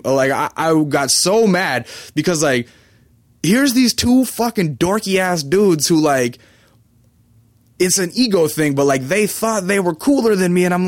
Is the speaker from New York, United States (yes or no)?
no; Alaska, United States; My dad was in the Air Force. I'm from Alaska. That's how I ended up there, because my dad's in the Air Force.